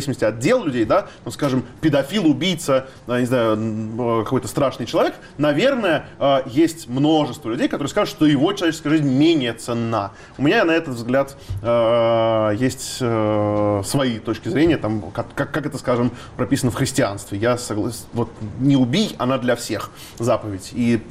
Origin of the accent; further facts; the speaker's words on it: Russia; я себя ощущаю русским человеком. Я вырос в России, я говорю на русском языке, я изучаю русскую культуру, я очень близок с множеством русских там, традиций и так далее.